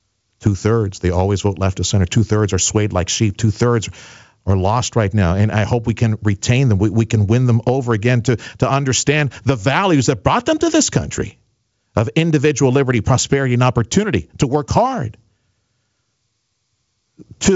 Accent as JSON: {"language": "English", "country": "Mexico", "tie": "born or raised there", "moved": "yes", "lives_now": "McAllen, United States", "said": "broadcasting from McAllen, Texas, right here. Just north of the border with Mexico, and believe me, growing up in Mexico, I have a unique perspective of how wonderful this country is."}